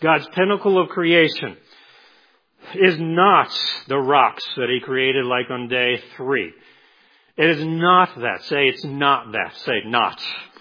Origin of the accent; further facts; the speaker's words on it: Oklahoma, United States; although I love my hometown, Oklahoma, and my home state.